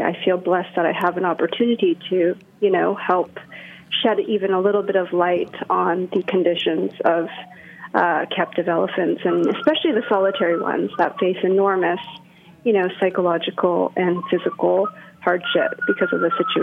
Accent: Canada; also born or lived in Tokyo, Japan; I'm actually Japanese. So mm-hmm. I was born and raised in Canada, but my parents are from Japan. Uh-huh. So I have spent a lot of time over there. And I, in fact, lived in Tokyo between 2007 and 2012.

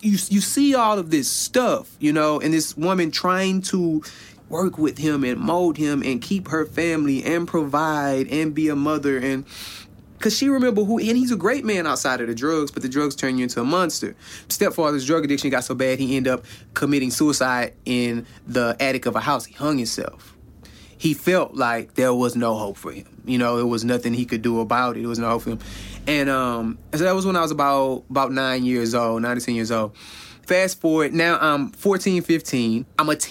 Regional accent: Houston, Texas, United States; I grew up in South Park, Houston, Texas. Your typical low income, project housing, low graduation rate type neighborhood.

